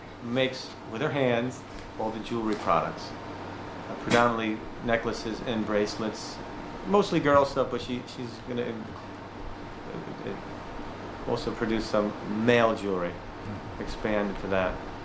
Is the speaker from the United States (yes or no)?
yes; Poughkeepsie, New York, United States; moved away as an adult; now in Round Top, United States; I moved to Round Top in 1986. At 23 years of age, I was originally from Dutchess County, in the town of Poughkeepsie